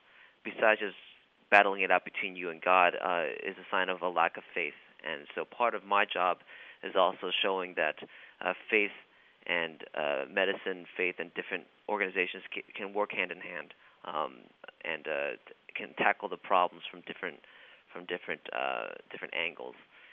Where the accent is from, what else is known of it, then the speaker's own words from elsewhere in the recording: New York, United States; since I'm from the New York area, we have a lot of mutual friends.